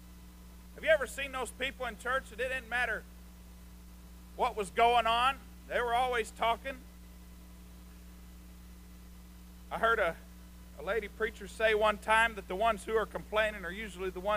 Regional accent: Arkansas, United States; and I talked to a man at a guitar center. And just talking to him there, he worked, and told him I was from Arkansas.

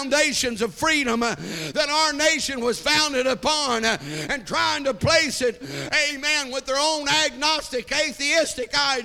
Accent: United States; I'm a believer in Jesus Christ, but I'm also an American.

